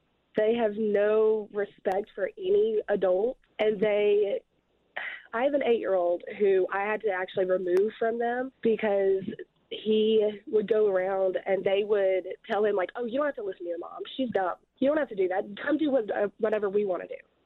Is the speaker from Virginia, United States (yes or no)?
no; Dallas, Texas, United States